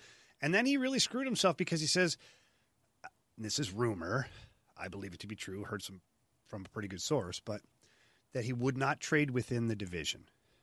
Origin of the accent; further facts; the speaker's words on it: Ottawa, Ontario, Canada; But either way, go back to Ottawa, my hometown.